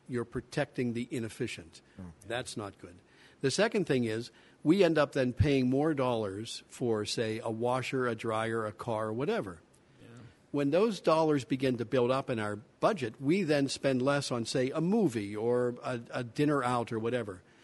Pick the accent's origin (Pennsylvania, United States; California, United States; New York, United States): Pennsylvania, United States; Moon Township; And he was near my home in my hometown of Pittsburgh, Moon Township.